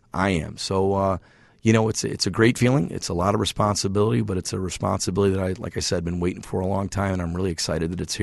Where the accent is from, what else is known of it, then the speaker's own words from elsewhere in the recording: Alabama, United States; now in Chicago, United States; You would not believe that I was from Chicago if I got back into my Alabama roots.